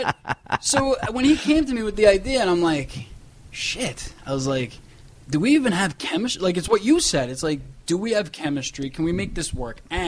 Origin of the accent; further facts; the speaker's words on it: New York, United States; accent: New York; I'm a New Yorker. I got the accents, you know.